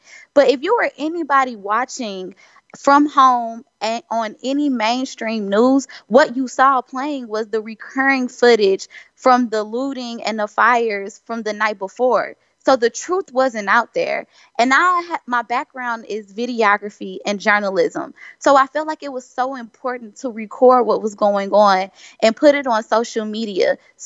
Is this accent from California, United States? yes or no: no; Jennings, Missouri, United States; I grew up in Jennings, Missouri, which is right next door to Ferguson.